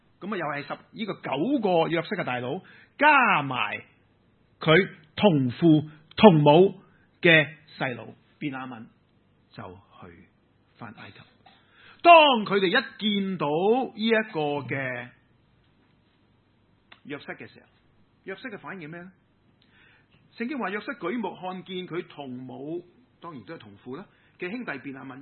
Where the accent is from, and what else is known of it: Hong Kong